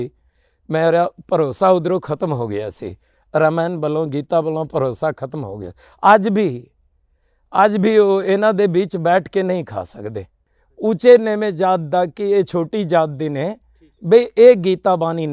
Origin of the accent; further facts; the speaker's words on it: Bihar, India; now in Punjab, India; ਅਸੀਂ ਬਿਹਾਰ ਦੇ ਰਹਿਣ ਵਾਲੇ ਜੀ, ਅਰਰੀਆ ਜ਼ਿਲ੍ਹੇ ਦੇ ਪਿੰਡ ਜੀ, ਸਾਡਾ ਖਾਸ ਹਲੇਲੀਆ ਹੈ। ਅਸੀਂ ਸਿੰਘ ਸਜੇ ਹਾਂ ਜੀ, 84 ਦੇ ਏੜ ਗੇੜ ਪੰਜਾਬ ਦੇ ਆ ਕੇ ਸਿੰਘ ਸਜੇ।